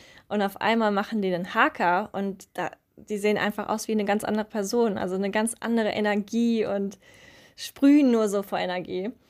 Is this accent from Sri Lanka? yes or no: no; Germany; Wobei ich sagen muss, dass es mir als Deutsche viel einfacher fällt, Tereo auszusprechen